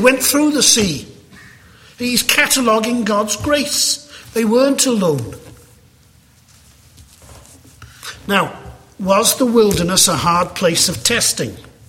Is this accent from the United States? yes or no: no; United Kingdom; growing up in the United Kingdom in the 70s and 80s